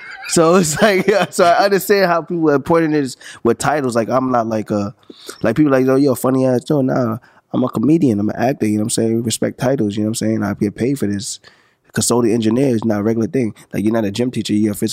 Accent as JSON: {"language": "English", "town": "St. Albans", "region": "New York", "country": "United States", "said": "I'm from St. Albans, you know what I'm saying?"}